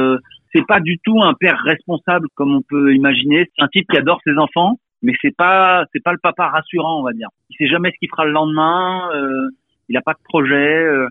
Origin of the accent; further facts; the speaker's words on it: Morocco; C'est-à-dire que j'ai grandi au Maroc, j'ai connu des canicules.